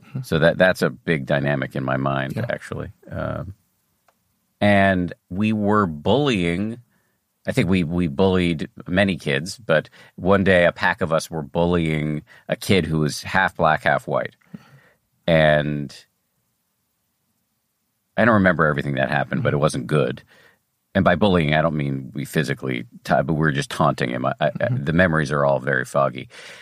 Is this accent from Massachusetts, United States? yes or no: yes; Newton, Massachusetts, United States; I grew up in Newton, Massachusetts, mm-hmm. which is not far from where you are right now